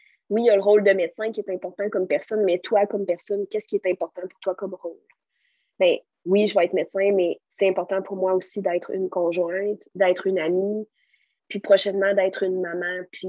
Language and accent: French; Quebec City, Quebec, Canada; Nous, on est de Québec les deux. Puis toute notre famille est à Québec.